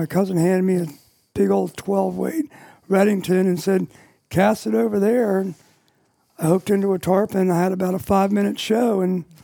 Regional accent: Virginia, United States; I grew up in Northern Virginia, started fishing for bass like everybody else does.

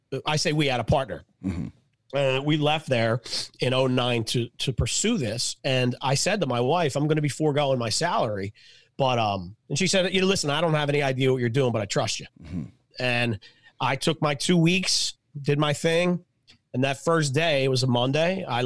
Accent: Philadelphia, Pennsylvania, United States; So like I said, I grew up in Philly. I'm a four sports guy, Phillies, Flyers, Eagles, Sixers.

